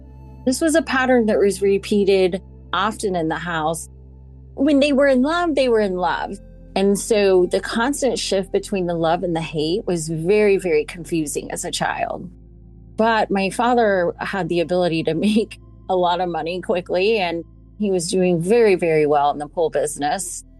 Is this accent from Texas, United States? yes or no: yes; Irving, Texas, United States; born there; I was born in Irving, Texas.